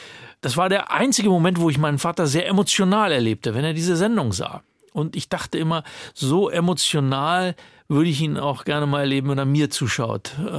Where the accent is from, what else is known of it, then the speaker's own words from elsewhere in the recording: Braunschweig, Lower Saxony, Germany; eine Fahrradtour von meiner Heimatstadt Braunschweig bis nach Malente